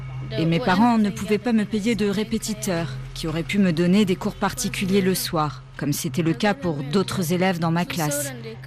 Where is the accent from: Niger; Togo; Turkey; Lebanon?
Niger; Filingué, Tillabéri; Je viens de la région de Filingué. J'ai 16 ans.